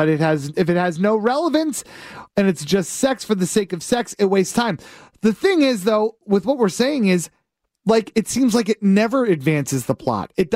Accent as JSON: {"language": "English", "town": "Hershey", "region": "Pennsylvania", "country": "United States", "tie": "born or raised there", "said": "I grew up in Hershey, Pennsylvania, where they make the chocolate."}